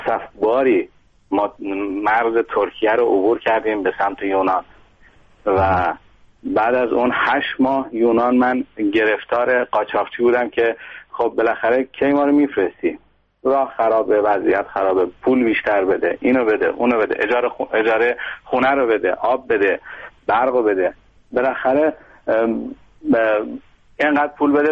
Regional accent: Iran; moved away as an adult; من بدون برنامه از ایران اومدم

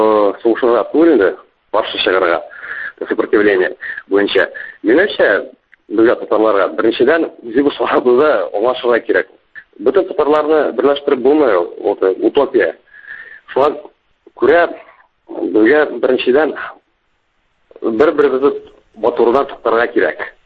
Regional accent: Bashkortostan, Russia; Мин үзем Башкортстаннан

